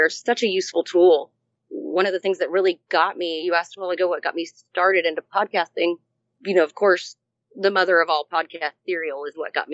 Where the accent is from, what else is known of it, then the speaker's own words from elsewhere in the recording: Texas, United States; And so, you know, being Texan, we need to share that with everyone.